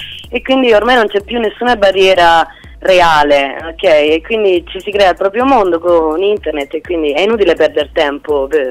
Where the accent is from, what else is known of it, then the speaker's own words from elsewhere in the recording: Rome, Lazio, Italy; accent: Roman; now in Vicenza, Italy; Sì, sono vicentina, anche se la mia parlata risulta sempre romana. Io sono romana, ma sono 18 anni che sono residente a Vicenza.